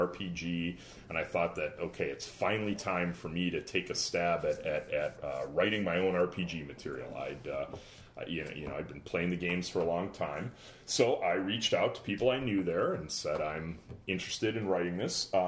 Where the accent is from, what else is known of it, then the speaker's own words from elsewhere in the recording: Chicago, Illinois, United States; So I grew up in Chicago. FASA was headquartered in Chicago.